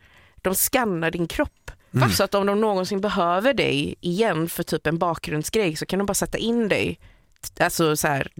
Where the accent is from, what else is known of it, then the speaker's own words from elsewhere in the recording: Sweden; Alltså jag upplever det som att svenskar är så... Alltså vi är ju väldigt artiga och väldigt snälla.